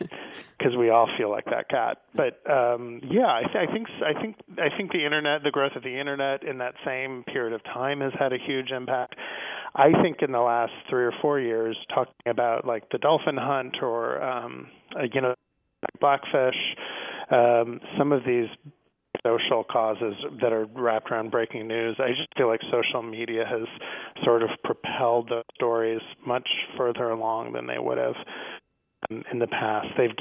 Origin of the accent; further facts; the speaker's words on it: Indiana, United States; I think in Wisconsin, certainly where I'm from, I grew up in Indiana.